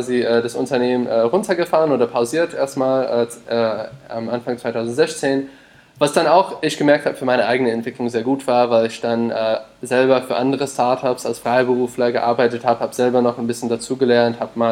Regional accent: United States; German is a second language; mit meinem Hintergrund zusammen als Amerikaner, wir sind dran gewohnt, für das Studium zum Beispiel Kredite aufzunehmen

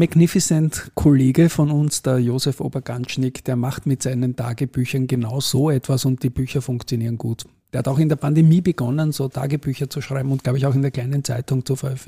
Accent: Vienna, Austria; Ich bin dort aufgewachsen in der Gegend. Ich liebe die alte Donau.

